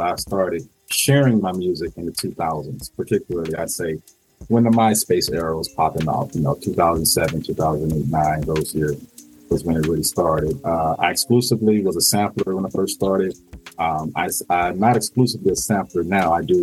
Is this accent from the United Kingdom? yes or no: no; Pasadena, California, United States; As far as me, I'm based out of Los Angeles, born and raised on the West Coast, Pasadena, California, little city where I reside now for the last 15 years or so.